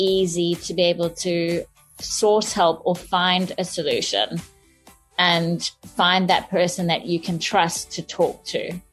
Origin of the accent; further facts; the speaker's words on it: South Africa; now in Australia; I'm South African. I live in Australia.